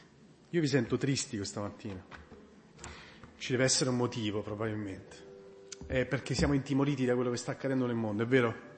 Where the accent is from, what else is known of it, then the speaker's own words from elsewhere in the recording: Pomigliano d'Arco, Campania, Italy; io vengo da Pomigliano d'Arco